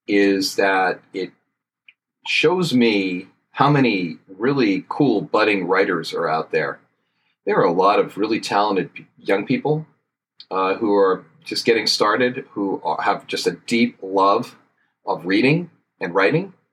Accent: Johnstown, Pennsylvania, United States; And Steve was originally from my hometown, where I currently live, the town of Johnstown, Pennsylvania.

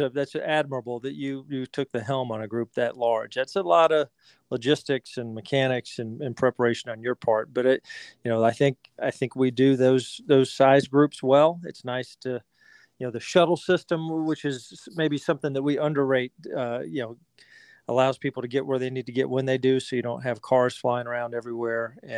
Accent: Augusta, Georgia, United States; I grew up in Augusta, Georgia, first of all, so I was in the shadows of a well-known golf facility

